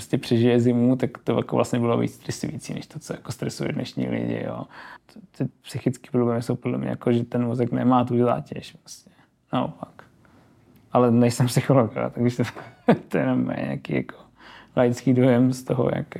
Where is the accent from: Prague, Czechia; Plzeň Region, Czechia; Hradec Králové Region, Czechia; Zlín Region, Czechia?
Zlín Region, Czechia; Zlín; tak já jsem navíc ze Zlína, takže tam měl tomu nějakou vazbu